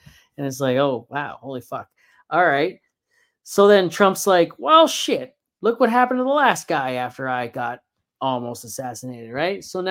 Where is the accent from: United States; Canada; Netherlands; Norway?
Canada; I'm Canadian.